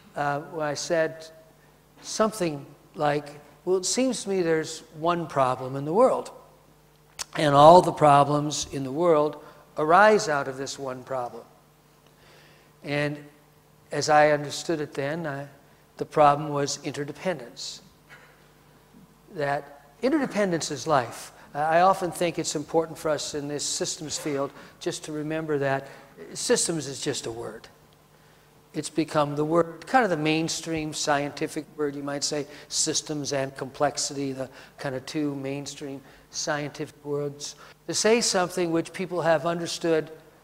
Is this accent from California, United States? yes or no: yes; Los Angeles, California, United States; When I was a young child growing up in Los Angeles, I can remember sitting in the back seat of my mother and father's car, driving for hours and hours, and all we would see is lemon groves and orange groves.